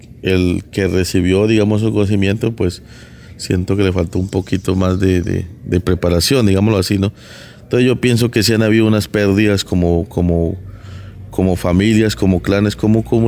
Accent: Colombia; que nos cuidemos como colombianos

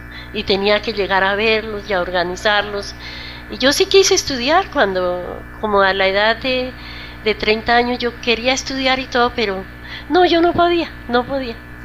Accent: Valle del Cauca, Colombia; Él era del Cauca y yo soy del Valle.

